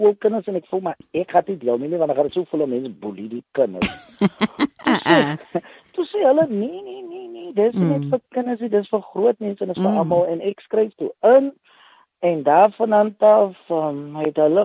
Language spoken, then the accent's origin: Afrikaans; Jonkershoek, Western Cape, South Africa; ek is 'n kind van Jonkershoek, ek kom uit Bosbou uit … Wortels is diep gegrawe daar so.